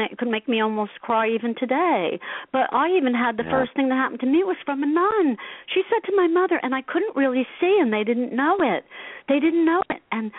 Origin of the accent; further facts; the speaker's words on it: Asbury Park, New Jersey, United States; also born or lived in Elmhurst; And I went to parochial school in Asbury Park. I grew up in Asbury and also in Elmhurst later years.